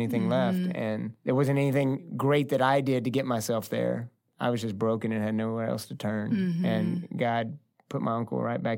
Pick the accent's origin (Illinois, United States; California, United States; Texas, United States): Texas, United States; Fort Worth; That was where I grew up, born and raised in Fort Worth, Texas.